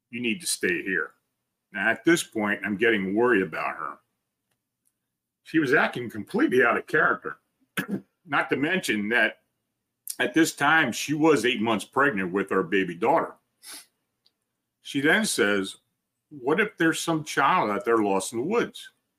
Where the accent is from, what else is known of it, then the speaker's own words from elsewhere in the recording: Oregon, United States; also born or lived in Las Vegas; Growing up in Oregon, I loved the rain. And for the past 10 years, we lived in Vegas where it would dump an entire year of rain in one day